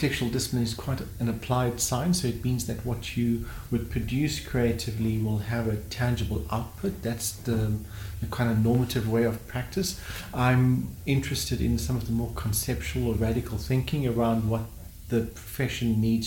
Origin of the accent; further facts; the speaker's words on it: Cape Town, Western Cape, South Africa; I'm from Cape Town and decided to make a move to the big bad city in order to expand one's thinking and craft.